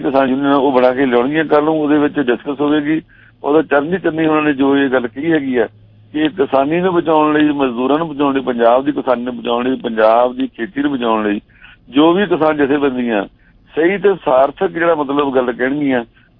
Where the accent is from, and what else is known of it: Punjab, India